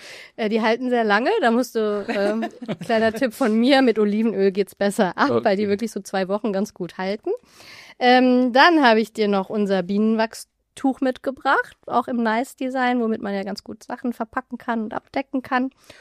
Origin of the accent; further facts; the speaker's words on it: Mainz, Rhineland-Palatinate, Germany; Ich komme hier aus Mainz